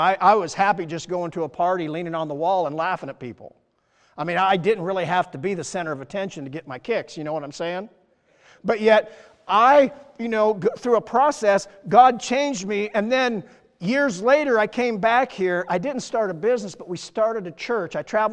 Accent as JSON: {"language": "English", "region": "Iowa", "country": "United States", "also_born_or_lived": "Denver, Colorado", "moved": "as an adult", "said": "I moved away from Iowa in the 20s and went to Denver."}